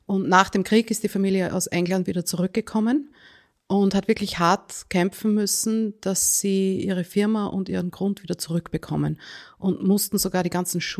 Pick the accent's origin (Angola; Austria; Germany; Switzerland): Austria; Vienna; Also aufgewachsen bin ich hauptsächlich in Wien, aber alle Ferien waren zum Großteil hier in Kinberg.